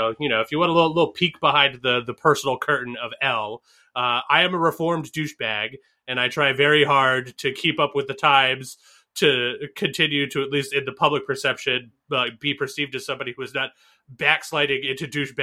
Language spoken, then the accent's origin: English; Northeast, United States; So, well, I mean, I grew up like a lot of people did. Like, you know, I grew up in the Northeast.